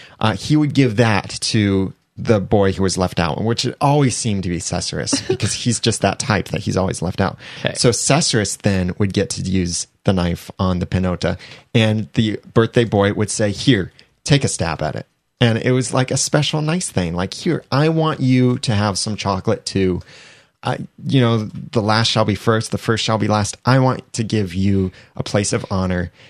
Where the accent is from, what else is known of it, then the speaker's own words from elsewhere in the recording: United States; I know, because I'm an American.